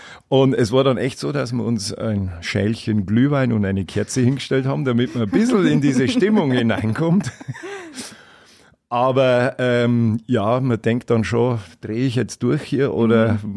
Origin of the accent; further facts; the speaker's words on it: Troglau, Bavaria, Germany; Wir sind ja alle aus der Gegend Troglau, Kastel. Wir sind ja ein Oberpfälzer Podcast